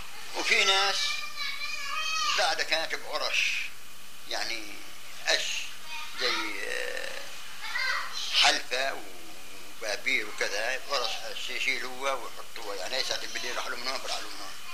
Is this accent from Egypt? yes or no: no; Jahula, Palestine; قريتنا جحولة تعد 450 نفر، قرية صغيرة متواضعة.